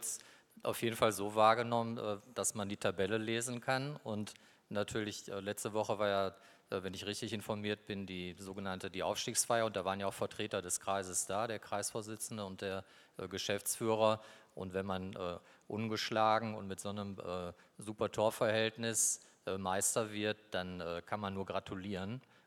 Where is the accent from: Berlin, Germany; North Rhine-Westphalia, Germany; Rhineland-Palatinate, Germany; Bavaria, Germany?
North Rhine-Westphalia, Germany; Oberhausen; born there; aber ich bin nicht nur gebürtiger Oberhausener